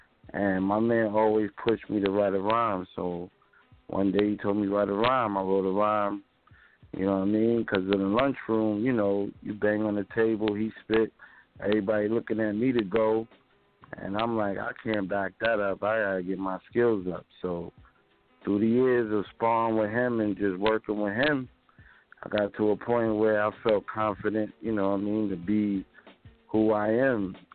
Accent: Roosevelt, New York, United States; I'm from Roosevelt, New York. I'm from Long Island, bro.

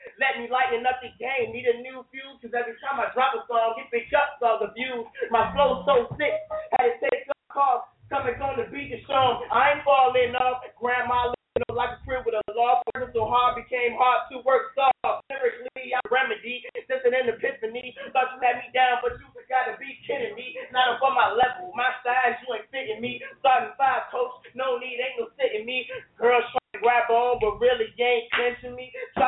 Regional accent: New York, United States; Came from Petersburg. I'm from New York.

